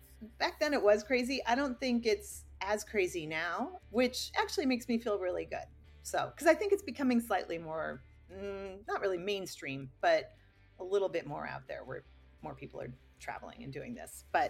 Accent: Midwest, United States; I mean, my parents and I grew up in the Midwest, and, you know, we would take driving trips everywhere, but I didn't even have a passport until I was 30.

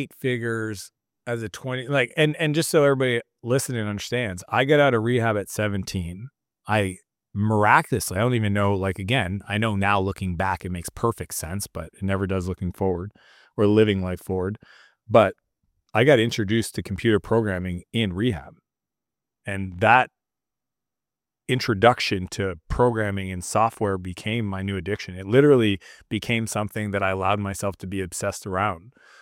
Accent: Canada; as a Canadian, I was just, you know

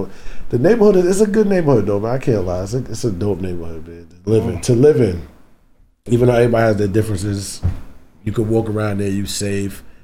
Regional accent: Lakeview, New York, United States; I grew up in Lakeview. Lakeview, Long Island, exit 18 of the Southern State Parkway.

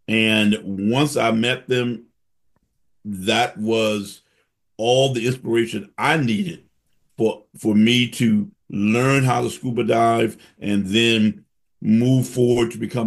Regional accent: Washington, District of Columbia, United States; when I came back to my hometown in Washington, D.C.

